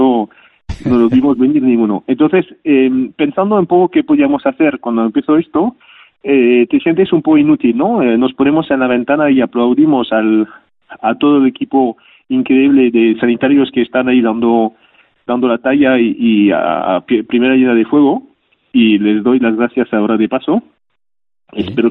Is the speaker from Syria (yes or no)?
no; Spain; como somos los españoles